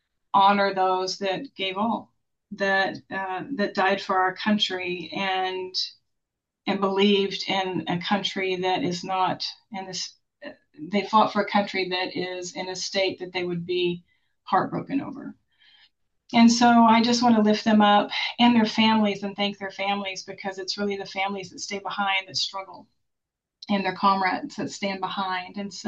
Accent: Texas, United States; I was born and raised in Texas. I was in the Panhandle, but it's still Texas.

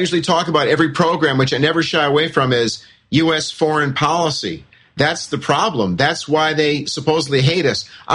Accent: United States; John, I am an American who actually knows that the rest of the world knows more about America than America knows about the world.

